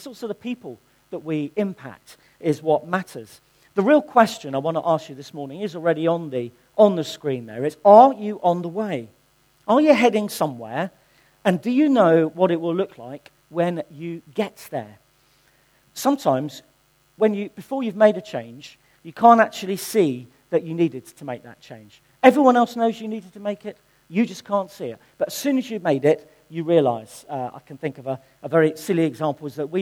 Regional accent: Chichester, South East England, United Kingdom; I was born in Chichester. I went to the old Bognor school.

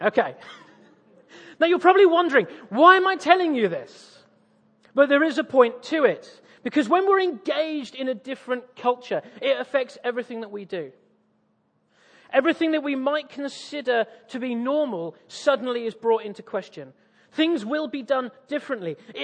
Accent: East of England, United Kingdom; I'm from East Anglia.

